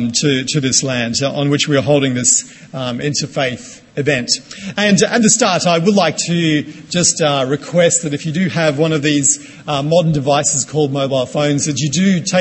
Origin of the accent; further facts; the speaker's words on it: Tsuen Wan, Hong Kong; a Buddhist monastery in Hong Kong, just very close to the place where I grew up in Chun Wan.